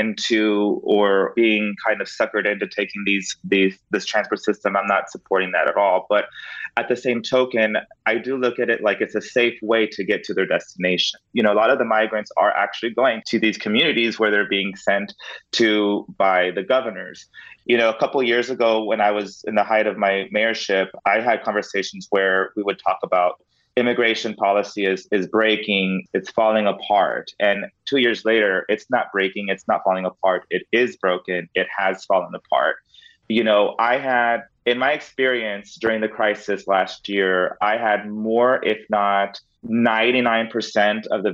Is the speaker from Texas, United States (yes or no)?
yes; Del Rio, Texas, United States; I grew up in Del Rio and, you know, we had illegal crossers and a lot of them were just Mexican men at the time. This was back in the late 90s, early 2000s.